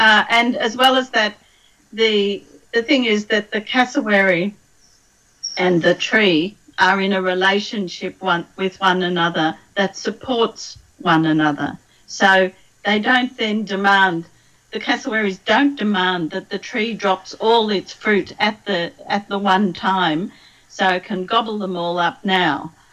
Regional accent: Australia; as an Australian

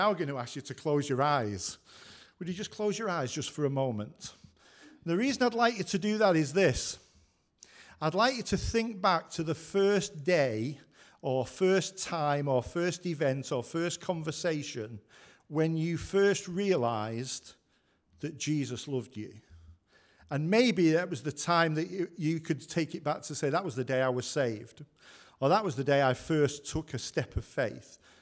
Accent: Manchester, North West England, United Kingdom; I was brought up in Manchester.

